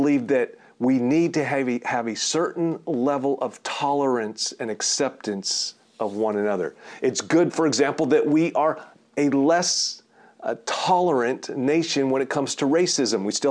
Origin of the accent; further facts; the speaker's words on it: United States; I believe that it is that not just because I'm American, but because scriptures inform us to live with a free conscience